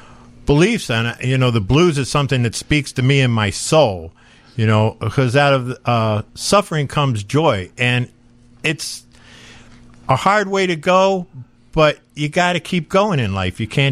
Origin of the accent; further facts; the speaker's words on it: Philadelphia, Pennsylvania, United States; I grew up around the University of Pennsylvania, so we used to go down there and hang out where all the students and the hippies were.